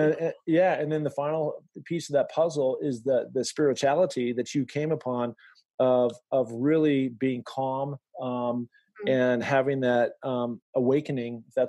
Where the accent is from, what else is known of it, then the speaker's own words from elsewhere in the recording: Washington, United States; Mount Rainier, my home state.